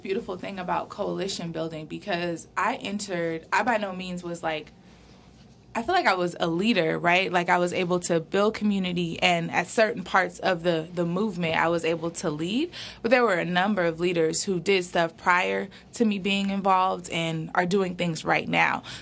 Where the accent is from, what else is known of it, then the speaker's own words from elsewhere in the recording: Oakland, California, United States; I mean, I'm from Oakland, fourth generation. My mom's here. Oh. Fourth generation Oakland. Family came here from Texas. So I love my city.